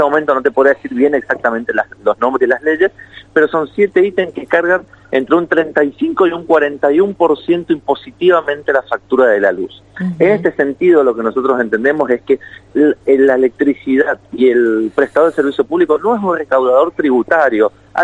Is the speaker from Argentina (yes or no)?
yes; Godoy Cruz, Mendoza, Argentina; yo también soy de Godoy Cruz